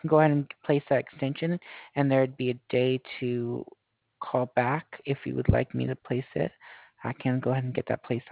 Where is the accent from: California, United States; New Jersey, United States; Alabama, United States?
California, United States; now in Florida, United States; I'm originally from California, so.